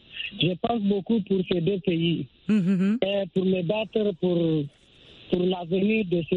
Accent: Niger; now in Accra, Ghana; Je suis originaire du Niger, mais j'ai la nationalité ghanéenne.

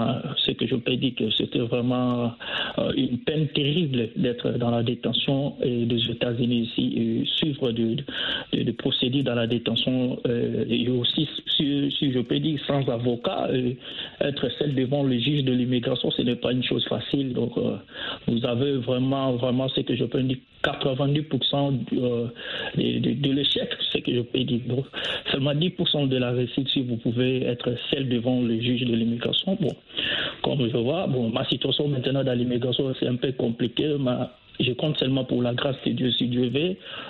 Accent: DR Congo; moved away as an adult; je suis Congolais, la dictature qui règne dans notre pays là. Et en fuyant de notre pays, je dois partir en Angola.

